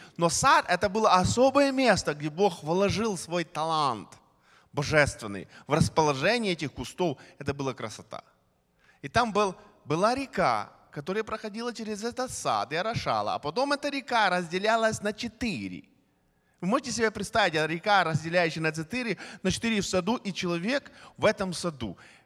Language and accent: Russian; Ukraine; moved away as an adult; Мы, приехавшие из Советского Союза, Украины, в России, для нас, вы просто другого не видели. А для нас, которые оттуда приехали